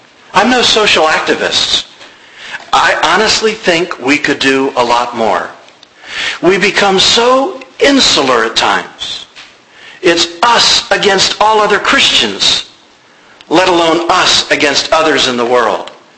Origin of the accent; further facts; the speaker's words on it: United States; And I don't say this because I'm an American.